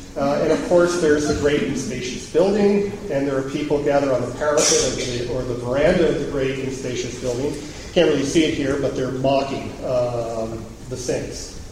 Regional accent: Massachusetts, United States; also not near Mormon communities in New England or in my home state of Massachusetts.

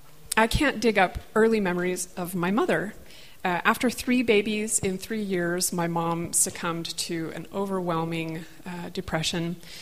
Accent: Logan, Utah, United States; I grew up in Logan, and we were being driven to Salt Lake to visit her in this blocky apartment complex.

